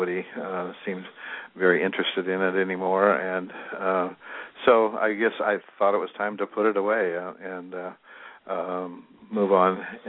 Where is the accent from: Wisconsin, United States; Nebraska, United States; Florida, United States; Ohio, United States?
Nebraska, United States; Yeah, I was born in Nebraska in a very small rural town there. I'm 68, so I was born and raised during the 50s